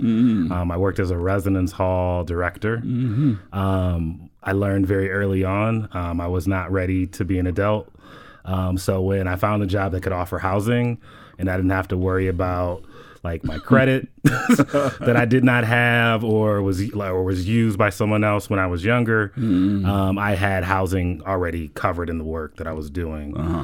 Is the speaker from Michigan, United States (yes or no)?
yes; Lansing, Michigan, United States; my family's from Detroit, Michigan. I was raised in Lansing, Michigan.